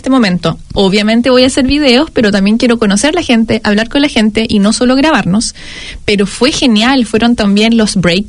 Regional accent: Graneros, O'Higgins, Chile; yo que soy de un pueblo pequeñísimo en, no sé, una ciudad nada, muy, muy lejos en Granero, se llama mi pueblo, y la ciudad grande se llama Rancagua. O sea, yo crecí en un pueblo chiquitísimo.

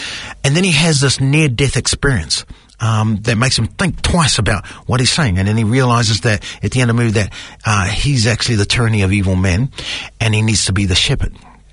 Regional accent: Whakatane, Bay of Plenty, New Zealand; born there; I was born in Whakatane.

